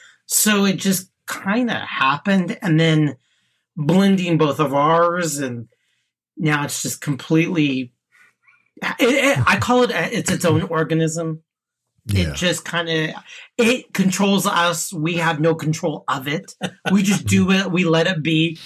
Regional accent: Reno, Nevada, United States; since I was born and raised in Reno, Nevada.

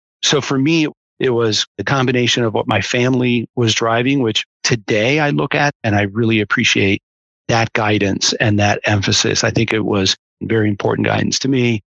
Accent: Miami, Florida, United States; I was raised in Miami and I was going off to Penn undergrad.

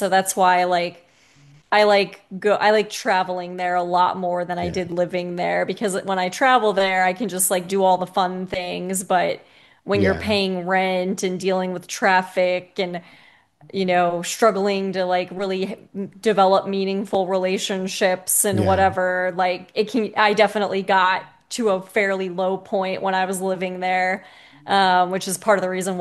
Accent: Midwest, United States; whereas like growing up in the Midwest here, it's like a lack of culture.

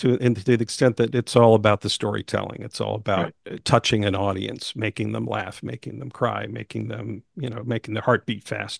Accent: New York, United States; As for myself, I grew up in New York, but we didn't see a lot of theater growing up.

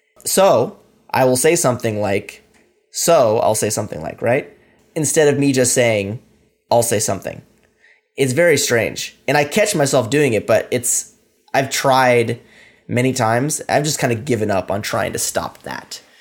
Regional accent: Washington, United States; So I'm from Washington State. In Washington State, we use the word so a lot.

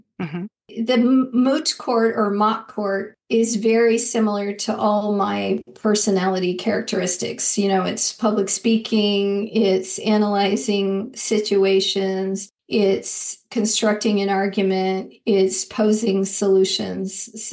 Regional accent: Arizona, United States; So again, I'm Mexican. I grew up in Arizona and I grew up poor.

